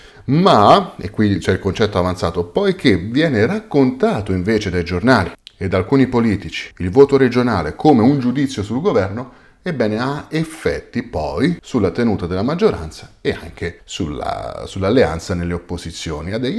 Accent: Rome, Lazio, Italy; Io sono di Roma, lavoro in tutta Italia

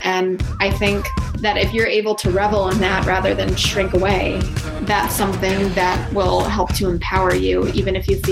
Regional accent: Iowa, United States; also born or lived in New Jersey / Georgia; So I grew up all over the place. I started in New Jersey, moved to Georgia, and then grew up most of my childhood in Iowa and, you know, lived in a smaller town.

